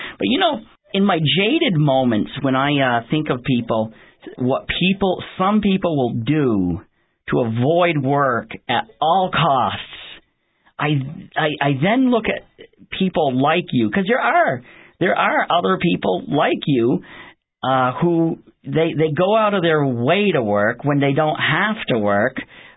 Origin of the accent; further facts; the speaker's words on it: Newport, Vermont, United States; now in Derby, United States; I was born and raised in Newport, and I live in Derby now.